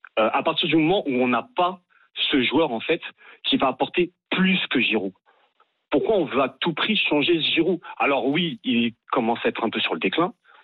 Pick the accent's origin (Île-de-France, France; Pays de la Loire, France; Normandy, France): Île-de-France, France; Paris; et pourtant je suis parisien